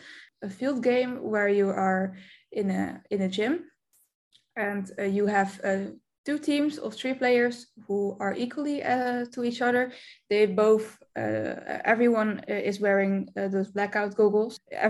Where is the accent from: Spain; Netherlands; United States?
Netherlands; English is a second language; I'm 18 years old, I'm from the Netherlands.